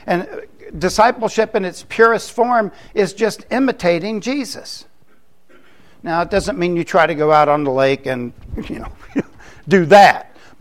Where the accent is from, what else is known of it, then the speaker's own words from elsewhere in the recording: Florida, United States; I'm not making fun of people in the South. I was raised in Florida, so y'all get over it.